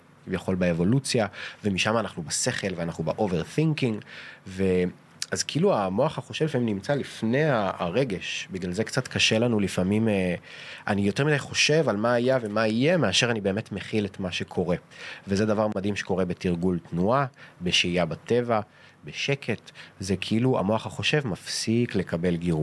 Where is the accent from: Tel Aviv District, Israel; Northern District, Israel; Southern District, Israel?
Tel Aviv District, Israel; Tel Aviv; גדלתי בתל אביב